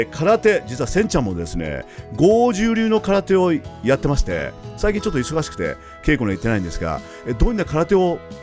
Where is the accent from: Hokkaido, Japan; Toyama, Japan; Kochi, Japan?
Kochi, Japan; accent: Tosa dialect; これを僕高知弁で言う、土佐弁で言うと、